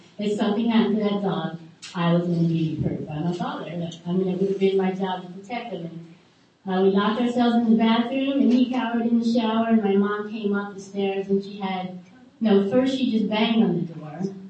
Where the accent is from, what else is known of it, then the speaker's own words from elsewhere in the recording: New Jersey, United States; born there; Okay, I was born in New Jersey at a very young age.